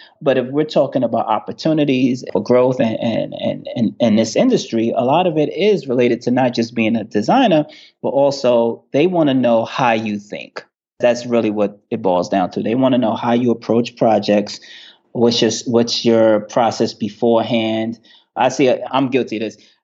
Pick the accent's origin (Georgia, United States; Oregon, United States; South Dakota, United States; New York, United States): New York, United States; I just know growing up in New York